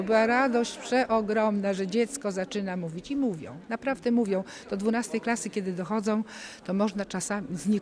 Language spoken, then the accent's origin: Polish; Riga, Latvia; Jestem z Rygi, jestem wychowawcą klasy trzeciej.